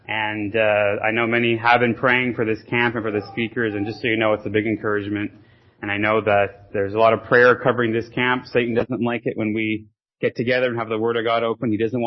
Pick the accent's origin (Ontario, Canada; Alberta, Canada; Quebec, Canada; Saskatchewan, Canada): Quebec, Canada; Montreal; I'm from Montreal, Quebec.